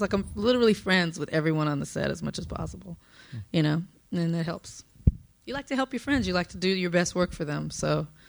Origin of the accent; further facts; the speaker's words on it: Compton, California, United States; So during the 90s, I'm from Compton, South Central.